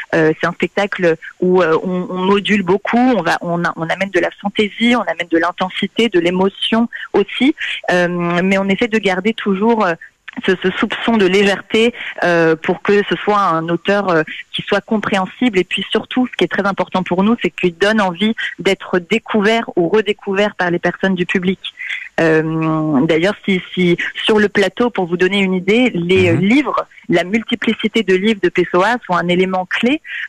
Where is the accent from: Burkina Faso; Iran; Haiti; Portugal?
Portugal; now in France; Moi, je suis portugaise, j'ai vécu au Portugal pendant plus de 4 ans, et aujourd'hui, je suis en France